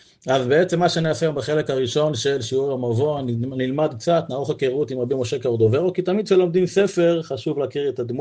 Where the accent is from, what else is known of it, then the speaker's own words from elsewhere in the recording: Beit Gamliel, Central District, Israel; גם אני גדלתי בבית גמליאל